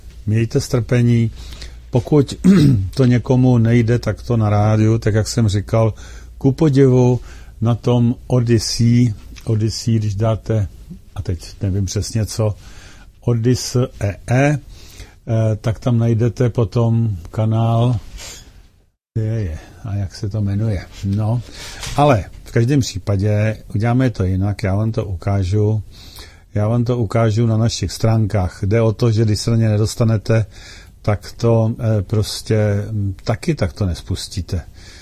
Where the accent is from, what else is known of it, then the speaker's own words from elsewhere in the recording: Příšov, Plzeň Region, Czechia; tam v té mé rodné obci Příšov